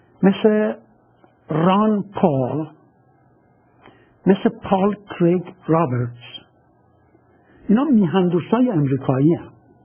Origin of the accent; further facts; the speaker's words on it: Iran; now in Moscow, Russia; من خودم ایرانی هستم که شهروند روسیه شدم. سالهاست که در مسکو زندگی میکنم